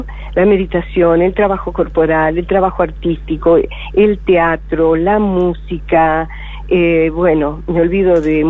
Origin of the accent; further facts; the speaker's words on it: Coronda, Santa Fe, Argentina; now in Buenos Aires, Argentina; llegué a Buenos Aires de Coronda, pues, movida por mi, como buscadora y mi sino personal